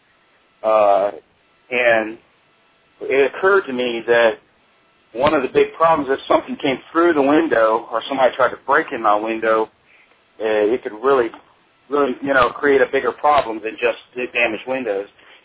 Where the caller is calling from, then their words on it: Louisiana, United States; I'm calling from South Louisiana.